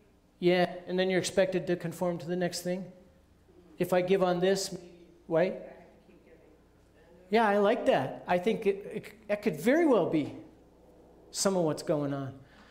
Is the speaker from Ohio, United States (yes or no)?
no; Boulder, Colorado, United States; okay, you and I here are, we're from Boulder, so we think, oh man, they're going to look way better.